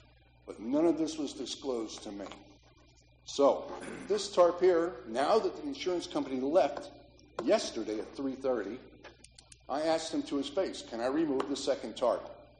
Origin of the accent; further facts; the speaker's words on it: Buffalo, New York, United States; now in Florida, United States; And it's Florida. And it's August. I'm from Buffalo.